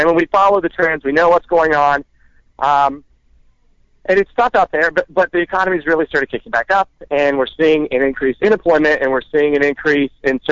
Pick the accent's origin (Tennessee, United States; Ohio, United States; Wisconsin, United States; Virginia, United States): Tennessee, United States; now in New York City, United States; I'm originally from Tennessee. I was from Tennessee. I went to the University of Tennessee, left there after college.